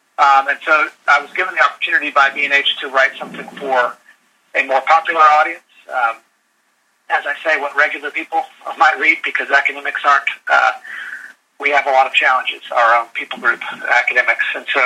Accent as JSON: {"language": "English", "town": "Houston", "region": "Texas", "country": "United States", "tie": "born or raised there", "said": "Prior to that, I grew up in Texas in the Houston area and met my wife at Texas A&M University."}